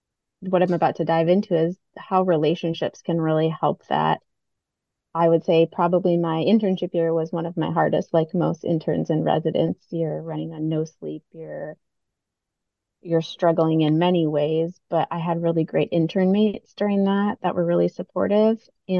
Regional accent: Minnesota, United States; So, I grew up in Minnesota and there aren't many oceans there.

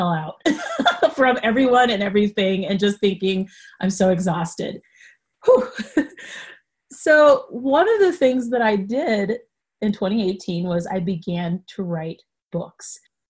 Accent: Boulder, Colorado, United States; When I was a little girl growing up in Boulder, Colorado

